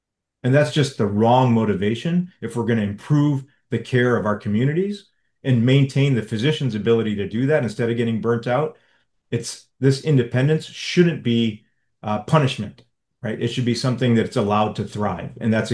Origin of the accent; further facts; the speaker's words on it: Flint, Michigan, United States; we had a hospital in my hometown in the suburbs of Flint that basically bought every single primary care physician.